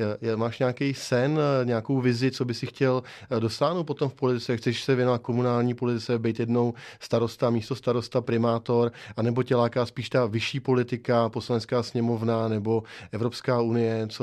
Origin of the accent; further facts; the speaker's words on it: Prague, Czechia; Já jsem narozený v Praze, odkojený Vltavou, jsem z relativně normální, dobrý rodiny, mám vysokoškolské vzdělání, jsem celkem jako zabezpečený